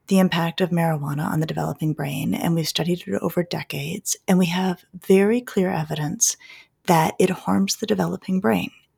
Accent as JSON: {"language": "English", "region": "Colorado", "country": "United States", "said": "I am from Colorado, where it's been legal for a long time."}